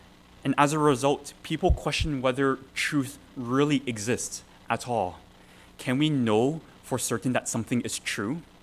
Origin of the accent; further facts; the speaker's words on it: Canada; as a Canadian citizen, that we are required to attend if you're above the age of 18 and if you are selected